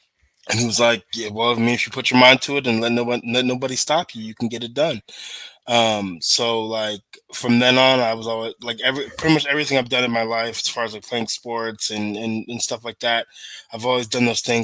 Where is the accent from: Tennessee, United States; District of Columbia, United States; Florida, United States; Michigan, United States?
Florida, United States; Boca Raton; also born or lived in Gainesville; I grew up mostly in Boca Raton, Florida. That's really where I spent most of my life.